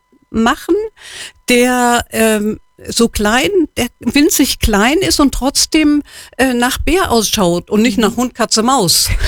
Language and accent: German; Hamburg, Germany; now in Munich, Germany; Also das heißt, ich bin Hamburgerin und bin mit meinen Eltern, also mein Vater ist beruflich nach München versetzt worden und dann bin ich 1956 nach München gezogen.